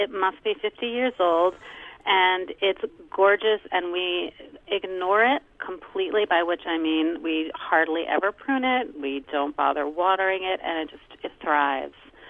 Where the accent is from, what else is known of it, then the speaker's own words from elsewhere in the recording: East Coast, United States; But I grew up on the East Coast with, you know, frozen orange juice.